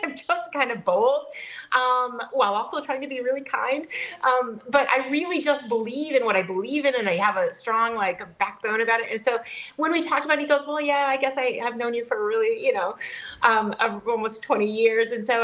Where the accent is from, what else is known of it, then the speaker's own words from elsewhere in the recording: Cashton, Wisconsin, United States; So I grew up in Cashton, Wisconsin, one of five kids, and we lived on a farm just on the ridge. It was called Fish Creek Ridge.